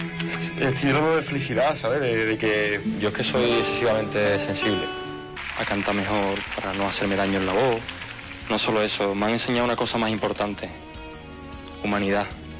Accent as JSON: {"language": "Spanish", "town": "Seville", "region": "Andalusia", "country": "Spain", "also_born_or_lived": "Argentina", "said": "soy mitad sevillano, mitad argentino."}